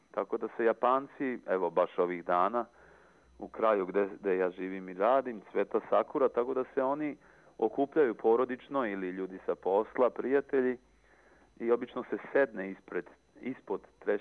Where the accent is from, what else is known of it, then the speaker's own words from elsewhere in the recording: Serbia; kaži mi, kaže, odakle si? Pa ja rekao, šta da vam kažem, ako vam i kažem, nećete znati za moju zemlju, izuzetno je mala i možda nepoznata na ovim prostorima. I on je insistirao, kaže, kaži mi. Ja kažem, pa i Srbije